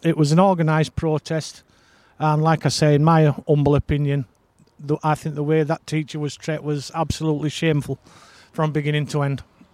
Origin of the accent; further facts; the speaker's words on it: Staincliffe, Yorkshire and the Humber, United Kingdom; lawlessness is where I grew up in Staincliffe. It's changed beyond all recognition.